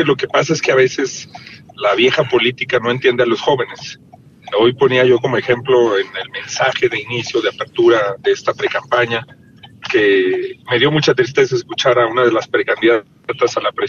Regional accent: Zacatecas, Mexico; born there; yo nací en Zacatecas

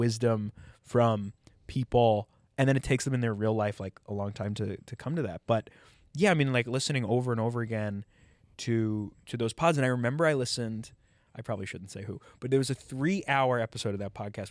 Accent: New York, United States; I'd preface the joke by saying I'm from New York. And so Edinburgh is weird to me.

